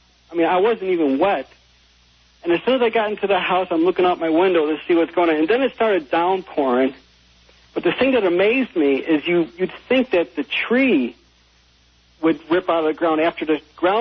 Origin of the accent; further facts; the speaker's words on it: Chicago, Illinois, United States; I'm calling you from Chicago.